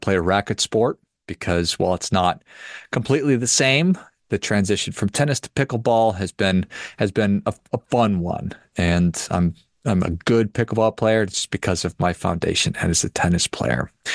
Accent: Duluth, Minnesota, United States; And somewhat odd because I grew up in Duluth, Minnesota

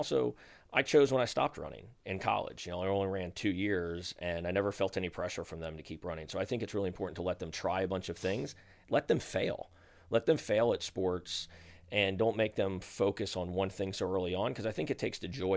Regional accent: Birmingham, Alabama, United States; born at home and then quickly after that moved to Birmingham and grew up in Birmingham.

